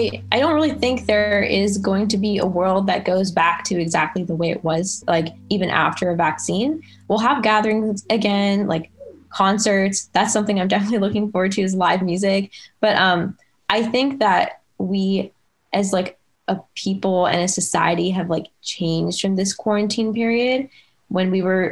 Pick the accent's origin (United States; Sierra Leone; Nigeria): United States; Dallas, Texas; now in Philadelphia, United States; I'm from Dallas, Texas, but right now I am in Philadelphia.